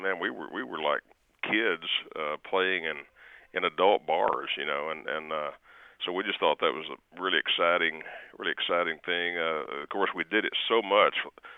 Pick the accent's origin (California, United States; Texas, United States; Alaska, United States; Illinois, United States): Texas, United States; Lubbock; You know, I was born and raised in Lubbock, and my father and my uncles played music.